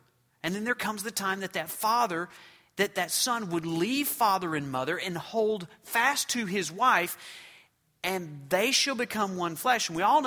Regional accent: Muskogee, Oklahoma, United States; he was driving the wrecker in the infield of the local dirt racetrack in Muskogee, Oklahoma. I'm an … all right?

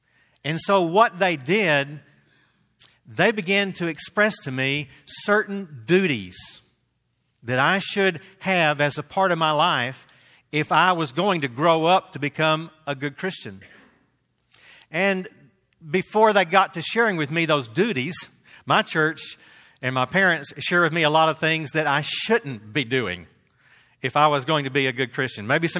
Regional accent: Texas, United States; accent: Texan; And I'm sorry, I'm from Texas, so I'll talk like a Texan every now and then.

